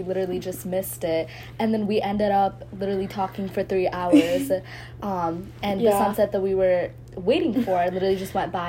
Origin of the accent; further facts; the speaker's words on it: Texas, United States; I'm from Texas. I'm also 16.